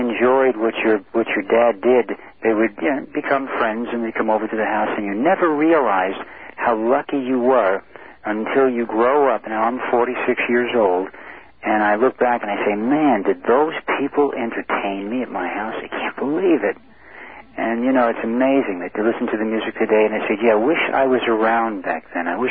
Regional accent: Studio City, California, United States; Well, you know, growing up in Studio City in California, because my mom was born in New York City, so was my dad

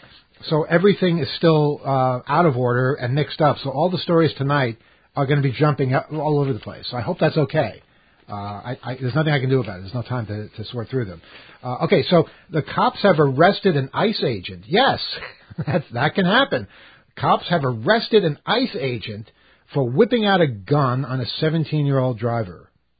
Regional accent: New York, United States; Being a New Yorker, I can see the corruption immediately.

